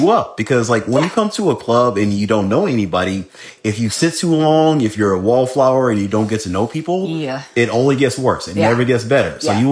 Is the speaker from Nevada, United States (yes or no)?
yes; Las Vegas, Nevada, United States; We're from Las Vegas.